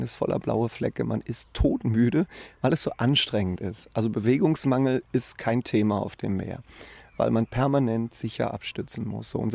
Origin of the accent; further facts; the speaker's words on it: Germany; Ja, als erstes Mal ist man als Deutscher natürlich empört, weil einem die Vorfahrt genommen wird.